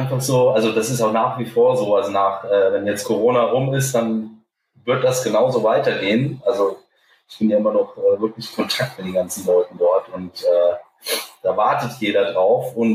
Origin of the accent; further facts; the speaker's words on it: Hesse, Germany; Ja, gut, als Hesse